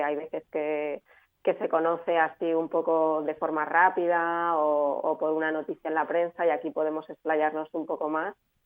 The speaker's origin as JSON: {"language": "Spanish", "town": "Madrid", "region": "Community of Madrid", "country": "Spain", "lives_now": "Ibiza, Spain", "said": "Jo soy de Madrid."}